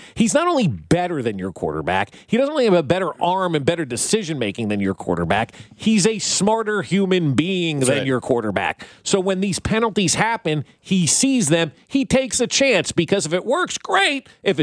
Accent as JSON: {"language": "English", "region": "East Coast", "country": "United States", "tie": "born or raised there", "said": "I grew up on the East Coast, and when I was a kid, Monday Night Football didn't start till 9 o'clock at night."}